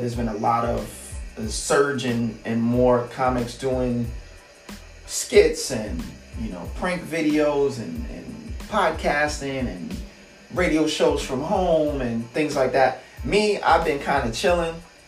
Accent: Brooklyn, New York, United States; And I'm from Brooklyn. So when you put me in front of my people, I'ma show out.

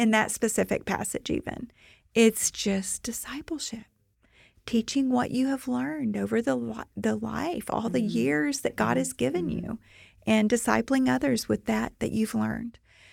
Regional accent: Fort Worth, Texas, United States; ACBC will host its annual conference in my hometown of Fort Worth, Texas.

